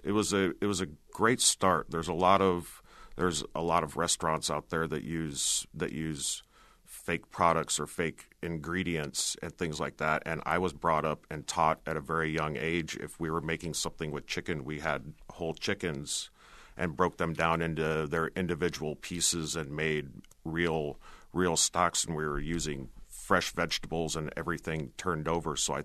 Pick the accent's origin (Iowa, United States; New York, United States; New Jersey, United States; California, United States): Iowa, United States; Marshalltown; Yes, I am. I grew up in Marshalltown.